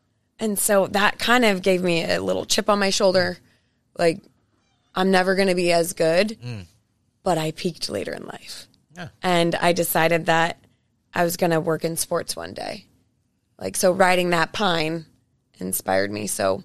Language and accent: English; Fairbanks, Alaska, United States; I grew up in Fairbanks, Alaska.